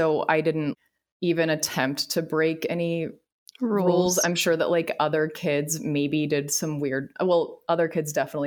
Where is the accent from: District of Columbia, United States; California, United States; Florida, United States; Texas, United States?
Texas, United States; Grapevine; Yeah, so I grew up in a place called Grapevine, Texas, which is a suburb outside of Dallas-Fort Worth.